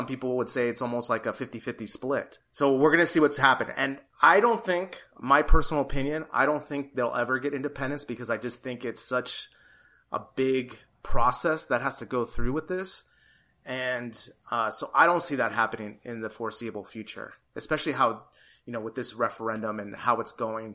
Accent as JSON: {"language": "English", "country": "United States", "lives_now": "Spain", "said": "because, you know, I'm an American and I, you know, what's going on there is just crazy as well."}